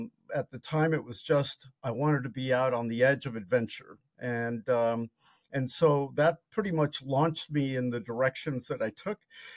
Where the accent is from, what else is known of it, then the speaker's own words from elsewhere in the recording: Las Vegas, Nevada, United States; We went and moved to Las Vegas, as I mentioned. I grew up in Las Vegas at a time when, you know, the mob was running the city, you know, back in the 60s.